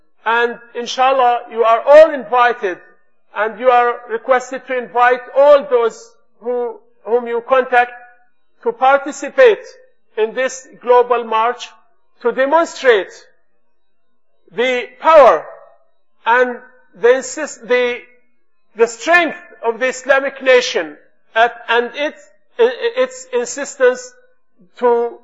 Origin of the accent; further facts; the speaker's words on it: Jerusalem, Palestine; now in Gaza, Palestine; I myself, I am from Al-Quds. My family is in Al-Quds right now. But I'm not allowed to return to Al-Quds, to my family, because I am deported to Gaza